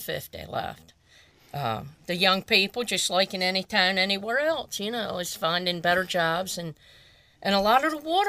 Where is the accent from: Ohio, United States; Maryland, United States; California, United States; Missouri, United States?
Maryland, United States; Smith Island; If Bonnie had a come to the island, we'd have thought she was a movie star, because I tell her how nice she looks.